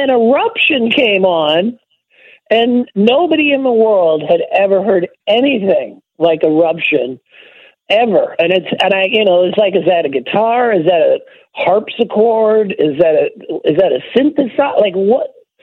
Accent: Canada; born or raised there

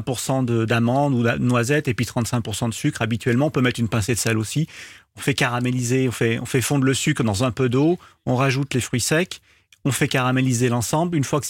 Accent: Lyon, Auvergne-Rhône-Alpes, France; Moi, je suis lyonnais. Région lyonnaise.

